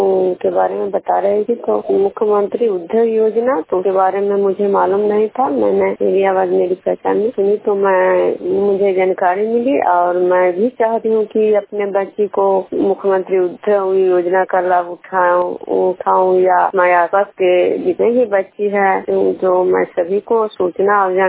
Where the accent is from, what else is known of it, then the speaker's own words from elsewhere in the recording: Bihar, India; मैं विष्णु प्रोग्राम खजरा पंचायत नालंदा जिला नगरनाथ प्रखंड की निवासी हूँ।